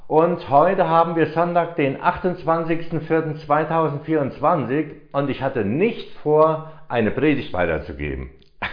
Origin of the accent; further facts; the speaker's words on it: Hesse, Germany; ich bin hier im Hinterland Marburg-Biedenkopf aufgewachsen.